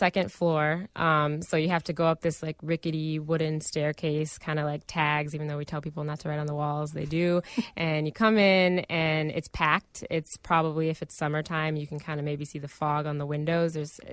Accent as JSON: {"language": "English", "town": "Chicago", "region": "Illinois", "country": "United States", "tie": "born or raised there", "said": "Yeah, I think growing up in Beverly definitely shaped me as a young person."}